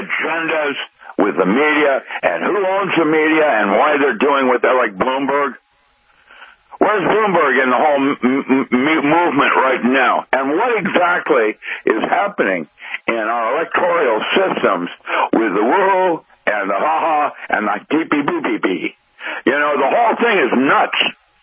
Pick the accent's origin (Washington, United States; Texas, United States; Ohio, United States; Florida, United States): Washington, United States; Seattle; I grew up in Seattle. I remember Redmond before the Microsoft buildings there when I used to go into those fields and hunt rabbit.